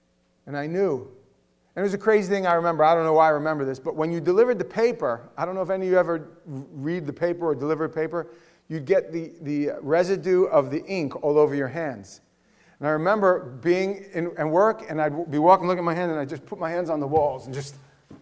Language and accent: English; Howard Beach, New York, United States; I was about 11 years old, and I grew up in New York. I grew up in a little town called Howard Beach in the borough of Queens, and I lived in what some people would call tenement projects